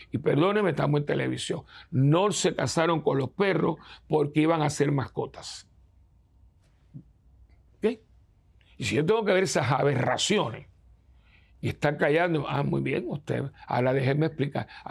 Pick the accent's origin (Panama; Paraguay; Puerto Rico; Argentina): Puerto Rico; Yo soy un curita de Puerto Rico que viene con mucho amor a compartir con ustedes mis reflexiones.